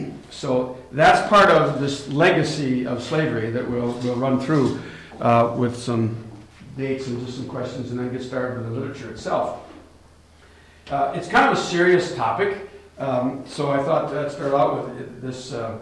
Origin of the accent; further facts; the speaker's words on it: Minnesota, United States; how a full-blooded Norwegian, though American, growing up in Minnesota in the north, would decide to study African-American literature.